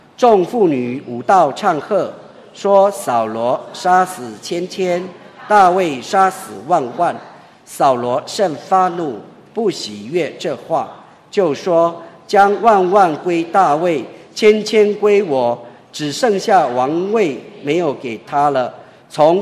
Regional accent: China; 因为我们中国人的习惯常常喜欢称赞别人，这是无可厚非啊

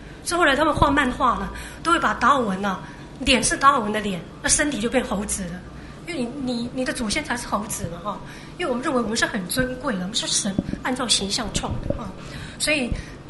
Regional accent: China; 我们中国人就传说说，古代呢，人啊、跟动物啊、跟野兽都住在一起，很快乐。中国就有这样传说。

